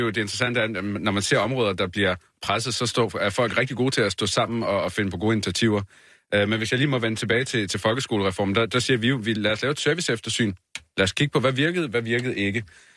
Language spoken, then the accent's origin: Danish; Zealand, Denmark; i hvert fald ikke på Lolland-Falster, hvor jeg kommer fra. Det er en hjørnesten af vores samfund.